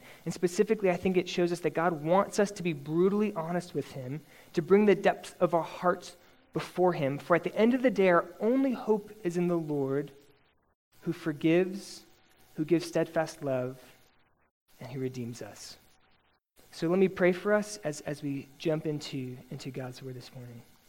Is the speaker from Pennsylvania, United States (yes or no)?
yes; Pennsylvania, United States; So when I was a junior in high school, I grew up in Pennsylvania